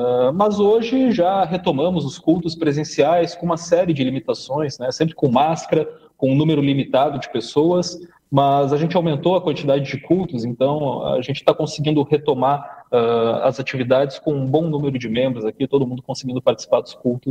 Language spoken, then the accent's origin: Portuguese; Canoas, Rio Grande do Sul, Brazil; also born or lived in São Paulo; now in Espírito Santo, Brazil; Eu sou um gaúcho nascido em São Paulo, né? Então, eu sou de Canoas. Me cresci em Canoas, né? Rio Grande do Sul, aí pertinho do seminário, né?